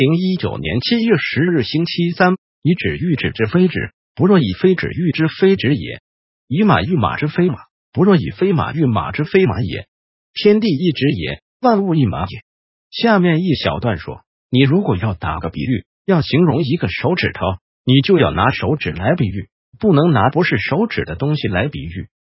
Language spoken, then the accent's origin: Chinese; Taiwan; 我是来自大家都很信鬼神的台湾